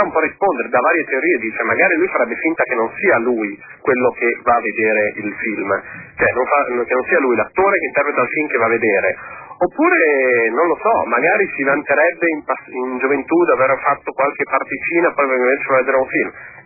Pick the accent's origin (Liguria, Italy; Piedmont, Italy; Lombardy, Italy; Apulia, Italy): Lombardy, Italy; Milan; ma si sente che sono di Milano?